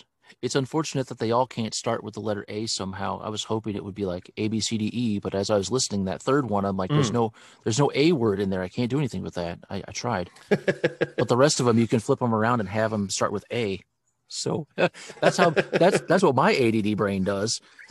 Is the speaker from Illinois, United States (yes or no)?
no; St. Louis, Missouri, United States; I'm up from St. Louis. I'm near sea level, man.